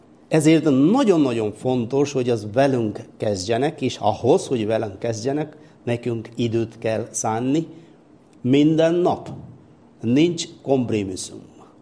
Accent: South India, India; Hungarian is a second language; now in Hungary; Indiai vagyok, Dél-Indiából származom, 23 éve itt szolgálom Magyarországon.

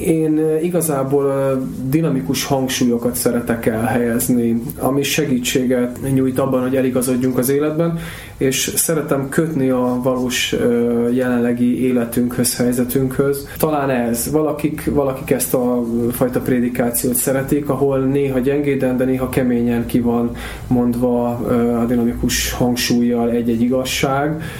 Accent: Vác, Pest, Hungary; Vácon születtem, ott nőttem föl.

